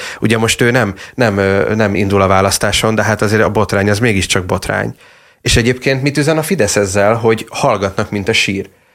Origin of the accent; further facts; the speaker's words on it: Jász-Nagykun-Szolnok, Hungary; én a Jászságból származom